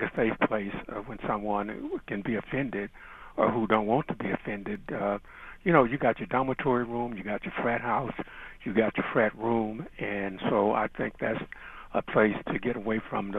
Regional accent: Missouri, United States; I grew up in the Boot Hill. I went to Lincoln University and during the 50s, and I know about racism at UM because so many students came over to Lincoln for social activities.

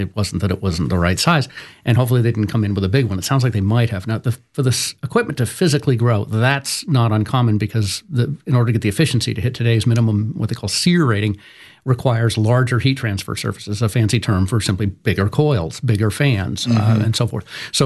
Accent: Boston, Massachusetts, United States; I grew up in Boston. We would get below zero, and you need the system to produce heat.

